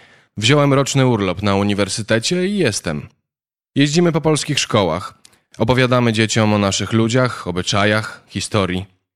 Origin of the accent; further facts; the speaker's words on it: Lviv, Lviv Oblast, Ukraine; Polish is a second language; now in Poland; Gdy ludzie słyszą, że jestem ze Lwowa, to oddychają z ulgą i mówią, że to przecież polskie miasto, więc i ja jestem Polakiem.